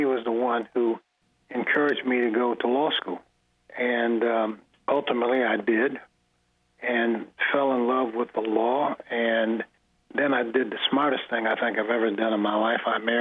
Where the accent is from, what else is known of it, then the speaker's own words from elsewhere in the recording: Cassopolis, Michigan, United States; also born or lived in Detroit; I was born in Dorothy Rogers Hospital in Detroit, and I lived there for 5 years, and then returned to Cassopolis